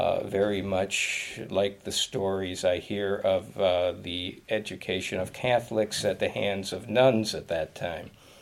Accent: Detroit, Michigan, United States; growing up in Detroit at that time, it was impossible to not become very much involved in the automobile industry

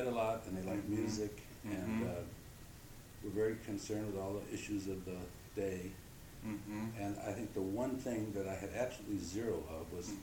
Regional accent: Chicago, Illinois, United States; Well, I was when I was born, my father was an intern in I think Cook County Hospital in Chicago.

